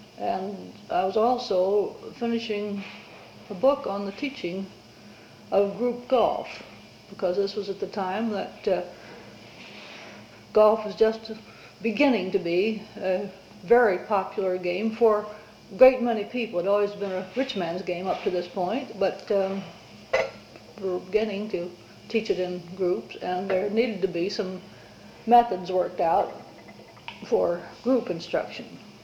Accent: Valparaiso, Indiana, United States; also born or lived in Francisville, United States; I'm a Hoosier, first of all. I was born in Francisville, Indiana. Lived there with my family until I was 10 years old when we moved to Valparaiso.

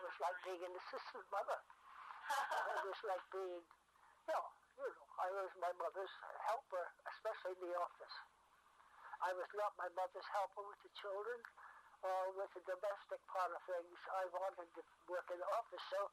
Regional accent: New York City, New York, United States; born there; New York City.

